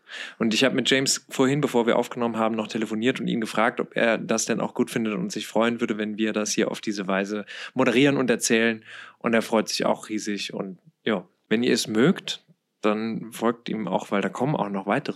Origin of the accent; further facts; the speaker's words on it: Krefeld, North Rhine-Westphalia, Germany; Ich komme ja aus Krefeld